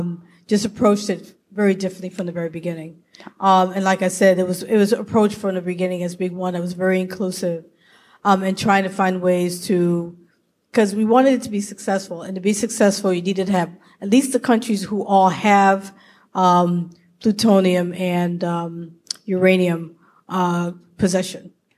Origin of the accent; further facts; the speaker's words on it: New York, United States; The level of what makes you important is different from, like, I'm from New York, for example.